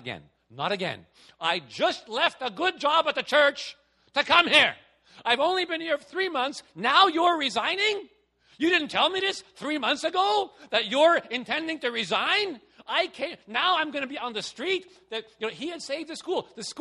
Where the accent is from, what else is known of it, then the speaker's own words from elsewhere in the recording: Quebec, Canada; I come from Quebec. When I was growing up in Quebec, now this is really old.